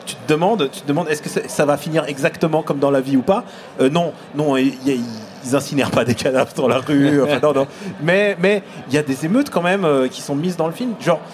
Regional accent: Russia; En tant que russe, j'ai quand même une petite nostalgie pour tous les films des années 80

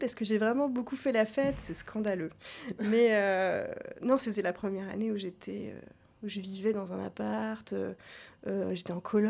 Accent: Le Havre, Normandy, France; Moi, je venais du Havre.

